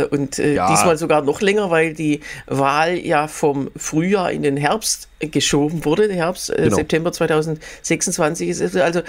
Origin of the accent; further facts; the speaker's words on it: Berlin, Germany; ich bin als Berliner und auch Teilzeit Brandenburger